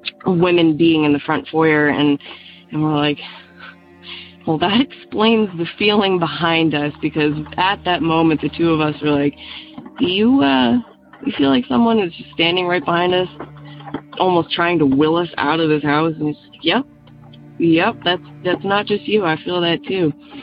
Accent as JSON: {"language": "English", "town": "Worcester", "region": "Massachusetts", "country": "United States", "said": "I'm originally from Worcester, Mass."}